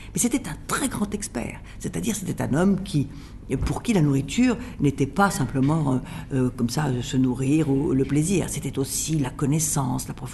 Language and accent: French; Russia; Moi, je suis russe d'origine, vous savez, alors j'ai peur de rien.